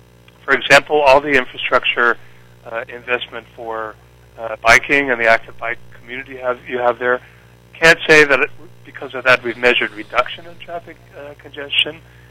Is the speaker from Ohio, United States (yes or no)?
yes; Ohio, United States; I've also experienced my hometown in Ohio, where when the first roundabout was implemented, nobody knew how to drive through it.